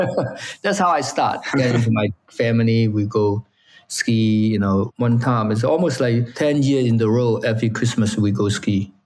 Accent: Hong Kong; now in United States; You know, I'm from Hong Kong. There's no snow. You know, I come to America.

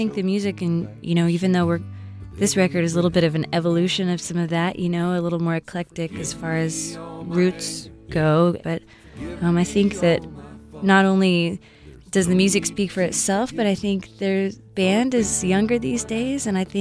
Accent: Texas, United States; And growing up in Texas, my granddad played the fiddle and used to play for us at home

